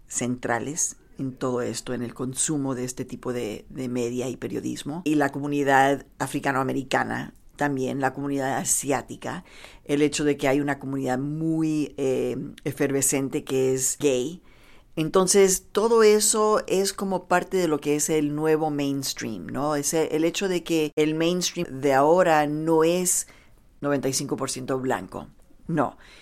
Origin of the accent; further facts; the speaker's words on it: Mexico; Sabemos de que en México, de donde yo soy, o sea, el periodista es atacado